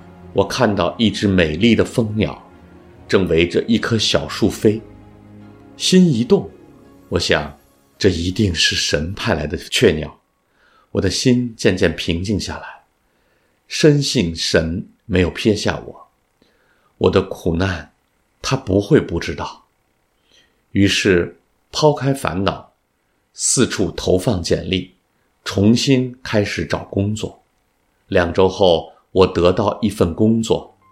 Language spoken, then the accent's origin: Chinese; Shanxi, China; moved away as an adult; 我出生在中国山西农村，父母是农民，母亲在我两岁时离世，十岁时父亲也去世了。我在农村做过农活，放过羊，吃了很多苦。